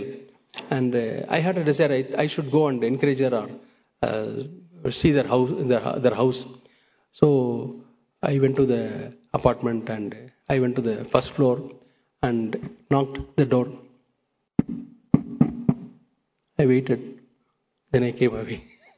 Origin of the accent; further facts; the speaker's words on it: Coonoor, Tamil Nadu, India; born there; I was born in Kunur near Ooty